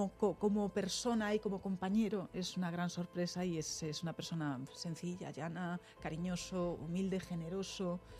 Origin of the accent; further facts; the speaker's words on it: Galicia, Spain; Yo soy una mujer fuerte, tengo carácter, soy gallega